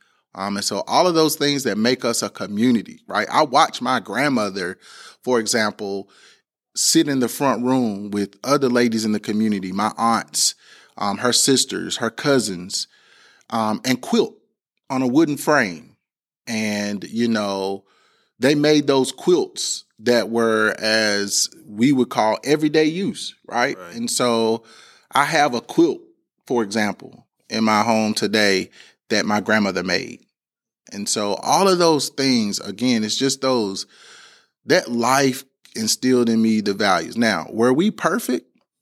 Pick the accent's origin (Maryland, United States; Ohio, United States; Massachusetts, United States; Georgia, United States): Ohio, United States; Orem; I'm a proud product of a public school there in my hometown. It's a little rural town. It's called Orem. But the neighboring municipality or town was Proctorville.